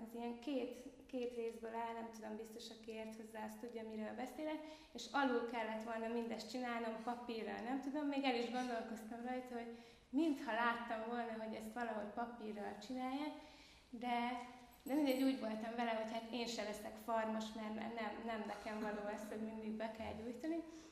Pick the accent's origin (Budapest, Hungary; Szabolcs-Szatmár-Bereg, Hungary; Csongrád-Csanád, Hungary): Budapest, Hungary; És hát én vérbeli pesti gyerek vagyok